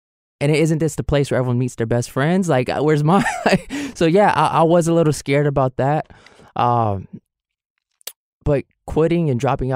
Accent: San Francisco, California, United States; I grew up here in San Francisco. We grew up doing what teenagers in the city

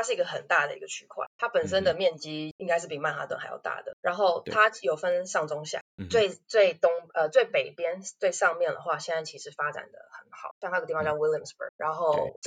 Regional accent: Taiwan; 我说会，我是台湾来的。

